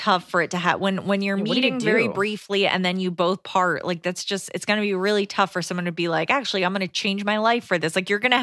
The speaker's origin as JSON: {"language": "English", "country": "Canada", "said": "I'm Canadian."}